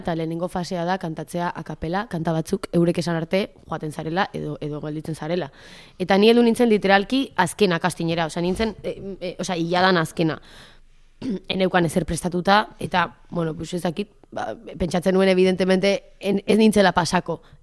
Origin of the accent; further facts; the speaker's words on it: Portugalete, Basque Country, Spain; ni Portugaletekoa naiz